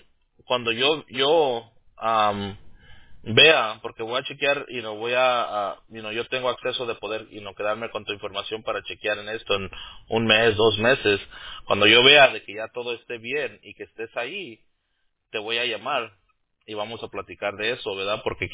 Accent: Los Angeles, California, United States; cuando yo crecí y me crié en Los Ángeles, vivía yo alrededor de mucho salvadoreño.

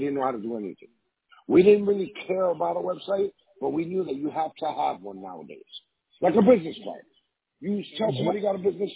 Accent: New York, United States; I am a Puerto Rican from New York. We flip back and forth. We talk Spanglish

